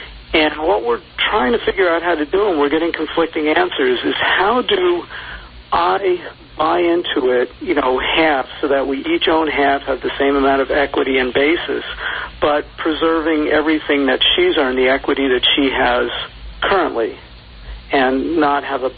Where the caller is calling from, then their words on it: Lorton, Virginia, United States; also born or lived in Arlington; I moved from Arlington to Lorton, Virginia for love. I like Arlington, but I love my girlfriend better.